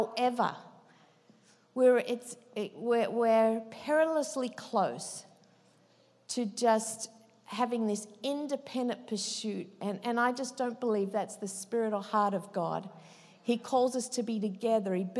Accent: Australia; now in United States; It's so funny. I'm way more American now than I am Australian.

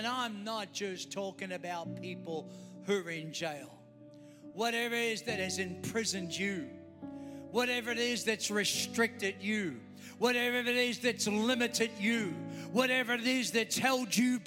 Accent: Australia; accent: Australian; If I were to use my Australian accent, I'd say Isaiah.

